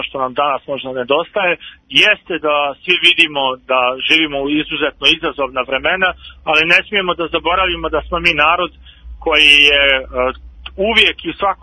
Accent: Republika Srpska, Bosnia & Herzegovina; Mi se za Republiku Srpsku jasno borili da bismo se potpunosti živjeli kao Srbi, kao slobodni ljudi ovdje, i da bismo zapravo Drinu osjećali kao ono što nas povezuje

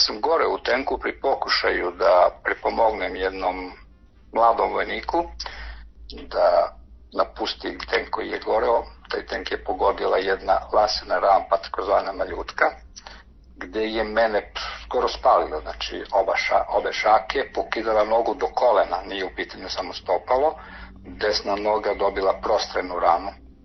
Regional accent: Vlasotince, Southern and Eastern Serbia, Serbia; iz Vlasotica sam, inače sam učesnik rata na prostoru Republike Hrvatske

